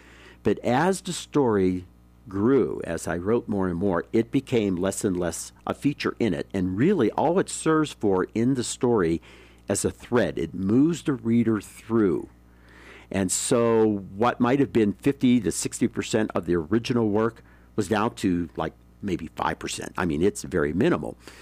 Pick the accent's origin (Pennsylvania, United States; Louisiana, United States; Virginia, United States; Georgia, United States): Pennsylvania, United States; I started off as a boy growing up outside of Pittsburgh, Pennsylvania